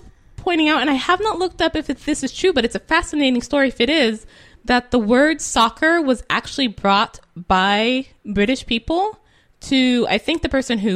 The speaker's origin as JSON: {"language": "English", "country": "United States", "said": "And we're American and we like to be different"}